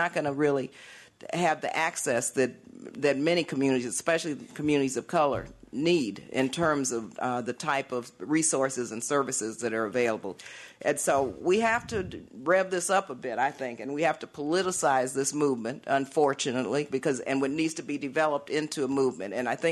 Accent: Oakland, California, United States; I come from Oakland, California, Oakland, Berkeley, the East Bay

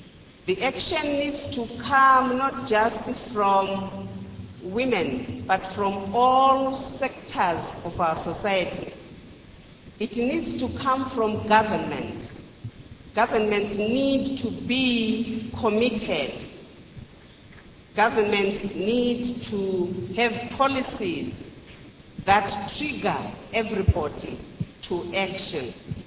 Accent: Zimbabwe; from Zimbabwe. I'm the Minister of Small and Medium Enterprises.

